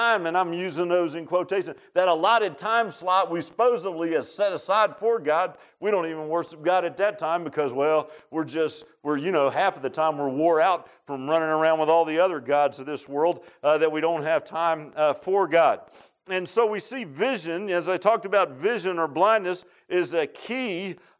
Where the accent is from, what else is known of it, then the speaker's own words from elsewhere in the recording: Virginia Beach, Virginia, United States; I grew up in Virginia Beach, so didn't look all mountainy, you know.